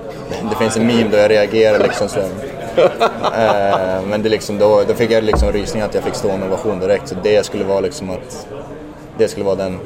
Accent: Ånge, Västernorrland County, Sweden; Ja, men liksom jag är från Ånge. Det bor 3000.

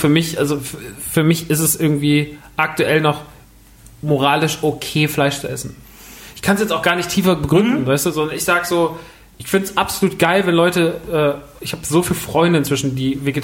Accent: Rodgau, Hesse, Germany; born or raised there

